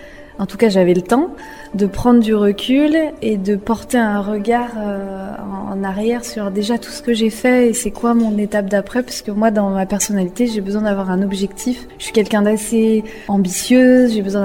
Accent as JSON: {"language": "French", "region": "Pays de la Loire", "country": "France", "tie": "born or raised there", "said": "Moi, je suis originaire de Vendée, j'ai toujours grandi au bord de la mer, j'ai fait des pique-niques au bord de la mer"}